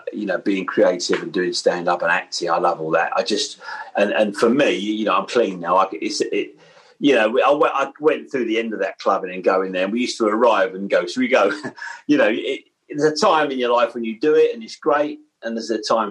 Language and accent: English; Blackheath, London, United Kingdom; Oh, it's lovely, you know. It's very green, and you had Greenwich there. Lots of sense of space.